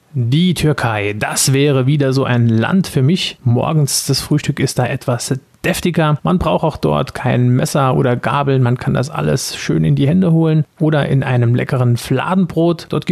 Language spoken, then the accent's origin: German; Germany; now in France; Ich wohne seit vielen Jahren jetzt schon in Frankreich und als Deutscher